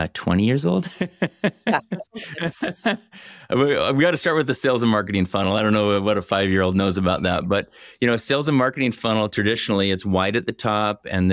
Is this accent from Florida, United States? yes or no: no; Oklahoma, United States; I'm the oldest of eight kids, Tracy, and I grew up in Oklahoma, and I wore hand-me-down clothes.